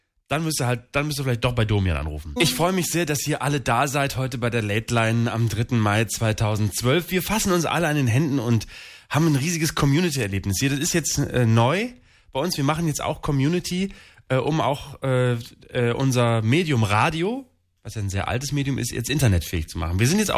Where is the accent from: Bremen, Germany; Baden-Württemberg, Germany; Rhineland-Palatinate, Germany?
Bremen, Germany; Fegesack; Ja, meine Heimat, das ist mein Heimatörtchen.